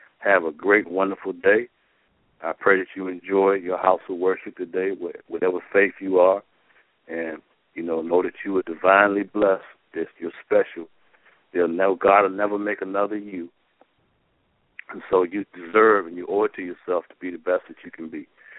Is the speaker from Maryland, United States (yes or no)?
yes; Baltimore, Maryland, United States; I know back in my hometown in Baltimore